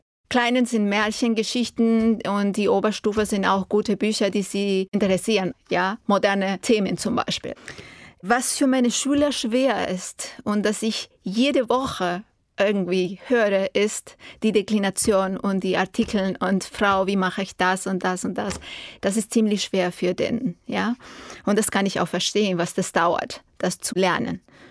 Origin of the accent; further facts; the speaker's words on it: Magallanes, Chile; German is a second language; Ich komme aus Patagonien, Chile. Ich bin geboren im Jahr 1972. Ich arbeite als Deutschlehrerin an der deutschen Schule in Punta Arenas